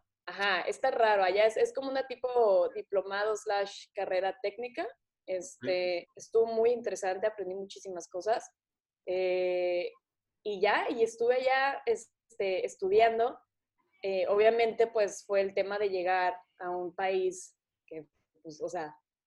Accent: Tijuana, Baja California, Mexico; yo crecí aquí en Tijuana, en frontera, entonces, pues sí. Aquí se habla muchísimo inglés, ¿no? Hay mucho contacto con la cultura americana

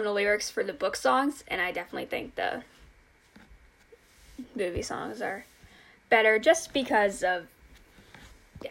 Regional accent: Massachusetts, United States; you will know that I am from Massachusetts. And Rhode Island is next to me

